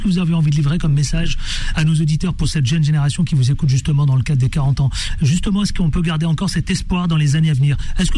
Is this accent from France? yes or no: yes; France; chez nous en France, dans l'Hexagone